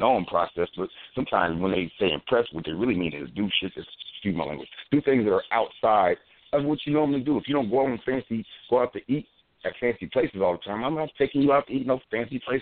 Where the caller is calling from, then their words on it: Columbus, Ohio, United States; I'm calling from Columbus, Ohio.